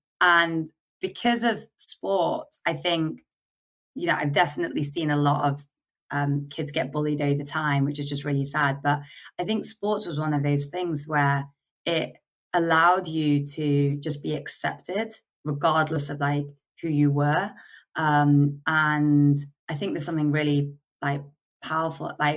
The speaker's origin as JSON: {"language": "English", "town": "Manchester", "region": "North West England", "country": "United Kingdom", "tie": "born or raised there", "said": "by religion, I'm Sikh. Like, I grew up in Manchester, as I said, like, parents, doctors, fairly conservative."}